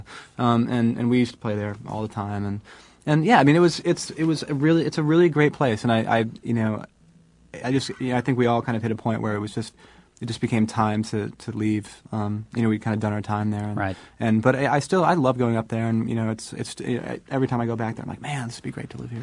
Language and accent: English; Bremerton, Washington, United States; now in Seattle, United States; my dad was in the Navy when I was a kid, but I was born in Bremerton, spent all my formative years there, and like elementary school and high school, living in Bremerton, and then you know, went to school in Bellingham.